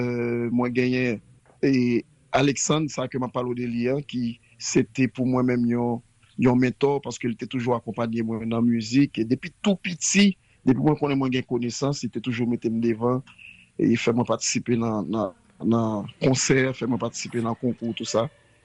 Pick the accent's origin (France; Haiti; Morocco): Haiti; Port-au-Prince, Ouest; Je suis originaire de Port-au-Prince, mais plus précisément à Sapt, dans la communauté de Barrière-Fer.